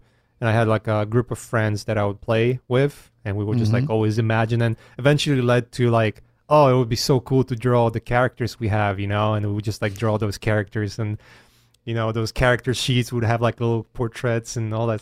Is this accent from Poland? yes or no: yes; Poland; moved away; No, I'm originally from Poland. So Poland, like I grew right. up in like, you know, grew out from like grew up first tiny bit of my life in behind the Iron Curtain.